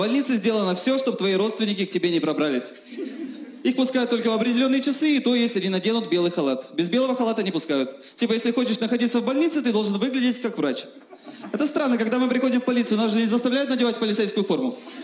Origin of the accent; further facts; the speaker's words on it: Odesa, Odesa Oblast, Ukraine; Например, в Одессе, откуда я родом, лечить зубы в 3 раза дешевле.